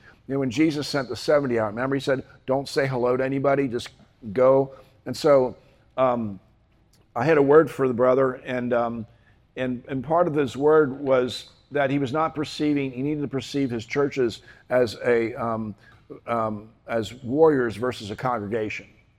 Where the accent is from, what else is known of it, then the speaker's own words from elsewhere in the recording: United States; I don't know what the rules are, because I'm an American, right? So I have a lot of liberty as an American